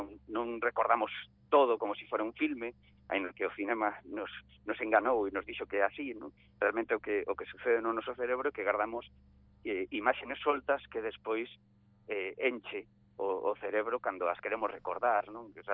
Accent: Vigo, Galicia, Spain; porque realmente eu criei-me en Vigo e estou canso de ver todos os días aí a San Simón, e cando fixemos este libro descubrín historias que non sabía. Teño 42 anos

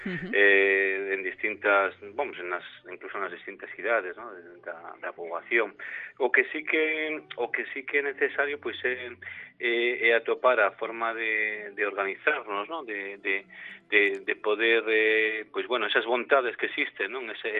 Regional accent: Galicia, Spain; para nós como galegos

